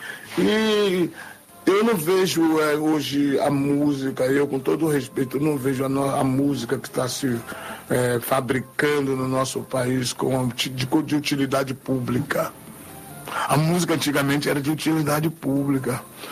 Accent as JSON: {"language": "Portuguese", "region": "Bahia", "country": "Brazil", "tie": "born there", "said": "Eu nasci na Bahia, vivo no Brasil, na Bahia."}